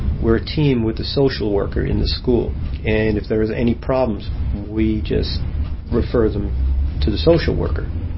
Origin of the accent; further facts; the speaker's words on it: Long Island, New York, United States; New York. Long Island, New York.